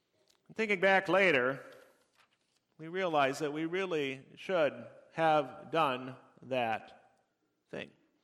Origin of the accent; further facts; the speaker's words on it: Loveland, Colorado, United States; a choir based in Loveland, my hometown there in Colorado, that was going on tour all summer throughout the United States.